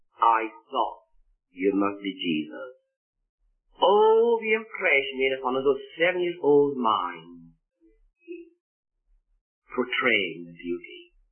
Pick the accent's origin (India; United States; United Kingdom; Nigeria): United Kingdom; Scotland; Even though I'm a Scotsman.